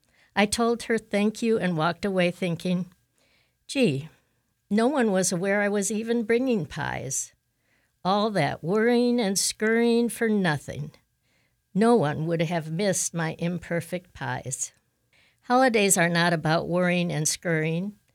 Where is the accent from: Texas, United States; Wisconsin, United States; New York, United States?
Wisconsin, United States; Washington Island; One of the highlights of my hometown, Washington Island, Wisconsin, is the Trinity Lutheran Church Ladies' Harvest Dinner.